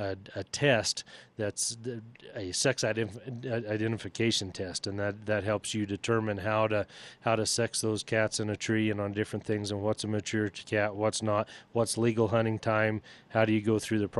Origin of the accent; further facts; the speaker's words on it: Texas, United States; He, you know, we grew up in Texas, and that was something he always dreamed of hunting and killing.